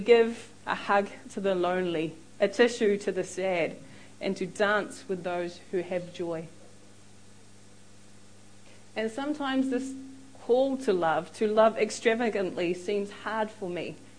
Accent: New Zealand; As a real Kiwi, people want to know me. They want to talk with me. They want to hear my accent.

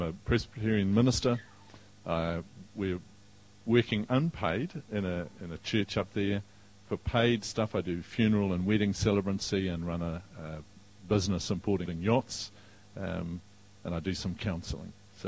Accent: Whangaparoa, Auckland, New Zealand; We're from Whangaparoa

